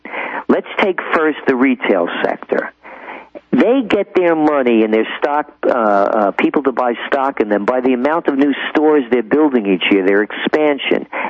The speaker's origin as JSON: {"language": "English", "town": "Bronx", "region": "New York", "country": "United States", "tie": "born or raised there", "said": "You know, my father, he was seven of us, and I grew up in the Bronx"}